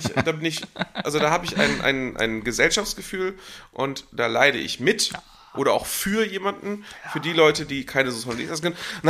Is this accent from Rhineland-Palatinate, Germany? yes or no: no; Hannover, Lower Saxony, Germany; Ich habe keinen Dialekt. Ich rede schon ziemlich Hochdeutsch, ne? Ich bin schon ein richtiges Hannover-Kind.